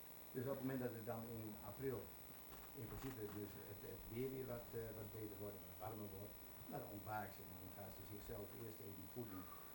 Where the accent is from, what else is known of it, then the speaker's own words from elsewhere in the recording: Assen, Drenthe, Netherlands; Ik kom uit Assen.